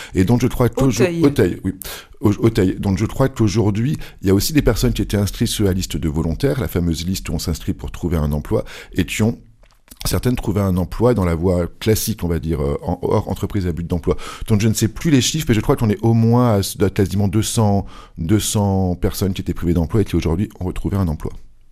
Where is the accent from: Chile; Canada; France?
France; Lyon, Auvergne-Rhône-Alpes; Moi-même, je suis d'originaire de Lyon.